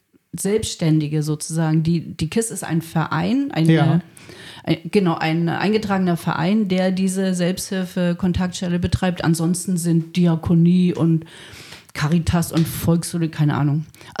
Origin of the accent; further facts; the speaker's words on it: East Germany, Germany; ich bin aus dem Osten